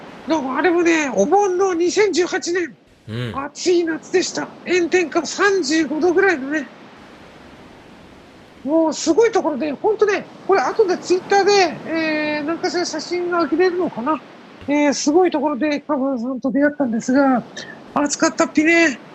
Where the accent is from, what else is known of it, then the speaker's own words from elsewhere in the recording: Hawaii, United States; now in Japan; そんなことないよ、ハワイから来てるからね